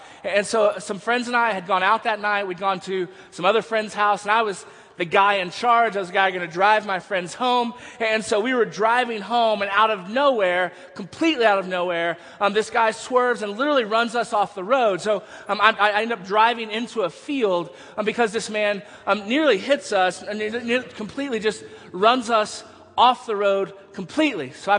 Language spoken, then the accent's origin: English; Texas, United States; I wasn't. I was from Texas.